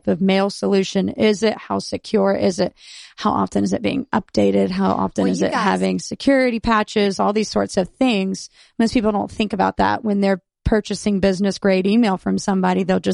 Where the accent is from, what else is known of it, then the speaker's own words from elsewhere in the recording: Gulf Breeze, Florida, United States; I, being a local, knew that App River was this wonderful business. I'm actually from Gulf Breeze.